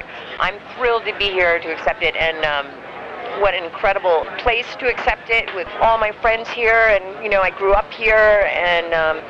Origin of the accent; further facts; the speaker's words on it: Norwell, Massachusetts, United States; I grew up in Norwell, Mass, so I used to come down here with my family